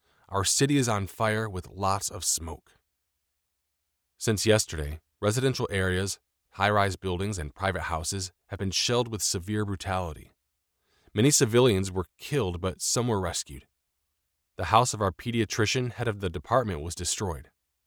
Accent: United States; also born or lived in Germany; I am an American of Ukrainian origin and speak the language fluently. My parents and I were part of a refugee wave of millions of people in post-World War II Europe.

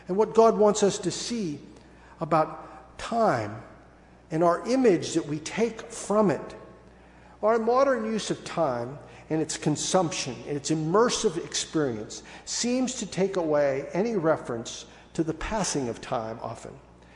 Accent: West Virginia, United States; knew I grew up in West Virginia, when friends lived across the hollow and not across the parking lot or across the other subdivision.

